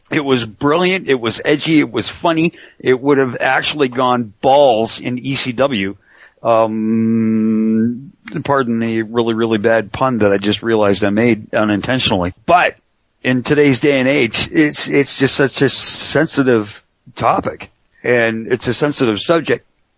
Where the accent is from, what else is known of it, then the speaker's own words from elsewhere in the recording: Canada; I'm a Canadian, so I couldn't vote in the American election.